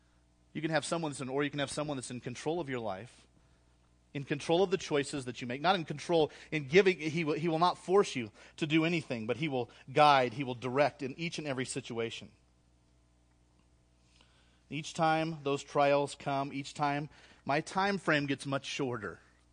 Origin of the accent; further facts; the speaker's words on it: Iowa, United States; also born or lived in Indiana, United States; now in Colorado, United States; before we came to Colorado, we grew up in Iowa where we met and got married. And then we moved to Indiana where I served as an assistant pastor there.